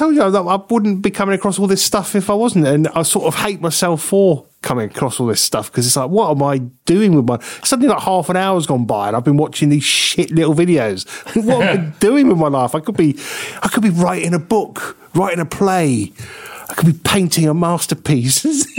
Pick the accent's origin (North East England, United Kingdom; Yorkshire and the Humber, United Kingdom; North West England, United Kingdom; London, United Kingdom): London, United Kingdom; Croydon; So this week in London and in my hometown of Croydon was the naked bike ride, right?